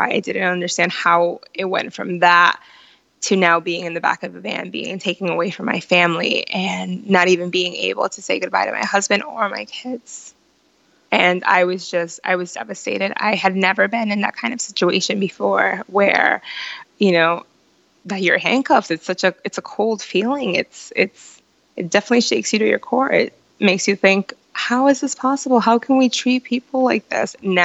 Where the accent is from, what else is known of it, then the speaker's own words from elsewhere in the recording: Providence, Rhode Island, United States; also born or lived in Guatemala; I am originally from Guatemala. I was brought to the United States at the age of 3, just shy of my 4th birthday. And I've been in Providence, Rhode Island ever since then.